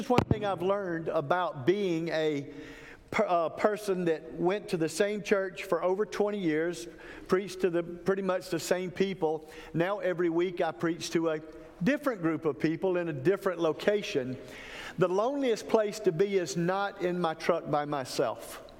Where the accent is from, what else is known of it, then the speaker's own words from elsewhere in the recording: Dawson, Georgia, United States; I grew up in Dawson, so I'm not unfamiliar with South Georgia. My family still lives there. That's where I go when I go home for Christmas.